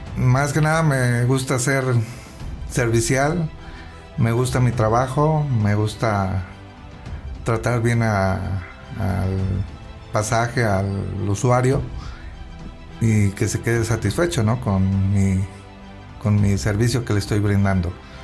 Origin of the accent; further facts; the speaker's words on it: Cuernavaca, Morelos, Mexico; Aquí en Cuernavaca, Morelos.